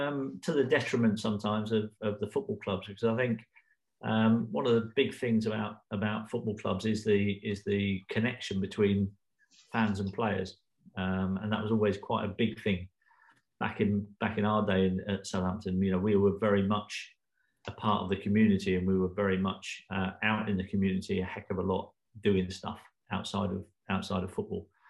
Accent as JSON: {"language": "English", "country": "Guernsey", "tie": "born or raised there", "said": "as an 8-year-old kid growing up in Guernsey, where no footballer had ever played for England"}